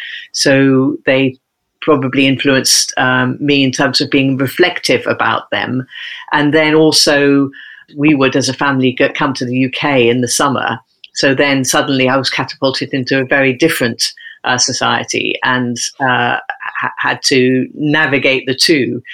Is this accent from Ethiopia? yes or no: yes; Ethiopia; growing up in Ethiopia, that international interest, the knowledge, the deep knowledge of another culture, also the insider-outsider relationship with that. You know, I was a Brit in Ethiopia, but we were very much connected to Ethiopian culture and identity rather than the British one.